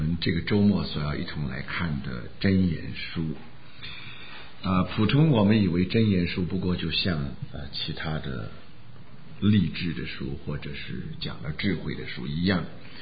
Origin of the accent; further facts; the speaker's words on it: China; 尤其是我们中国人，根本不是我们中国人都知道是十足的外邦人